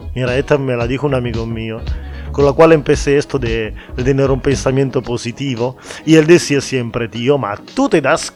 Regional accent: Italy; Spanish is a second language; Hombre, soy italiano, no puedo no hablar del café.

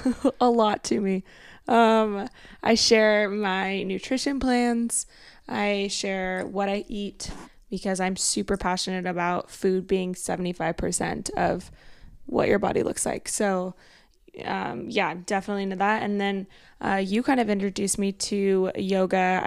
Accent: Temecula, California, United States; also born or lived in Arizona; So I am from Temecula, California, which is a very small town near San Diego. A lot of people know it because of its wine country. And I also lived in Arizona

